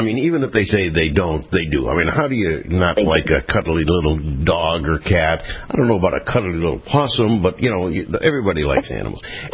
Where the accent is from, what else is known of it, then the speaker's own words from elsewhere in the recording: Pennsylvania, United States; I have, and I'm from Pennsylvania, which we used to go whitewater rafting in that area, so I know it very well.